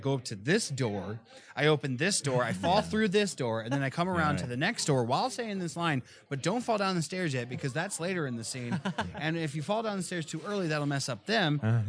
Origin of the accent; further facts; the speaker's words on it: South Bend, Indiana, United States; So I'm from South Bend, Indiana, home of Notre Dame.